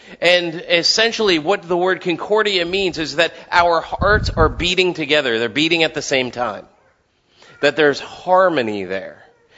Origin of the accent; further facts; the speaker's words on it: Philippines; I grew up answering that question a lot because I grew up in the Philippines